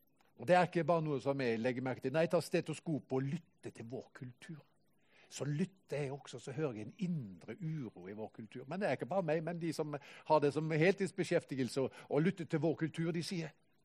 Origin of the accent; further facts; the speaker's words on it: Haugesund, Rogaland, Norway; Jeg kom jo fra Haugesund opprinnelig, der kan du ha alle 4 årstidene på en dag.